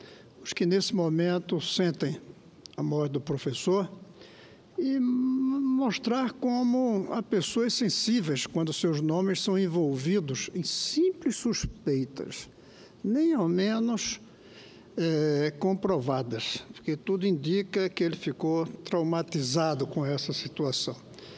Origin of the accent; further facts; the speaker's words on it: Pernambuco, Brazil; accent: Pernambucan; abriu mão de meu sotaque pernambucano